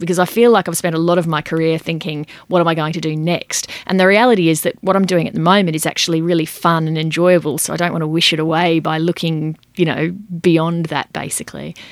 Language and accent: English; Queensland, Australia; although I grew up in Queensland, so I can't really call myself a local, but I do live not far from the radio studio